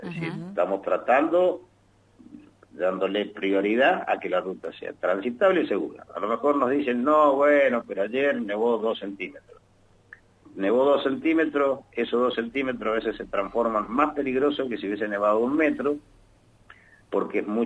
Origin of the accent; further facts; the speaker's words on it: Mendoza, Argentina; Vamos a tener el problema nosotros como mendocinos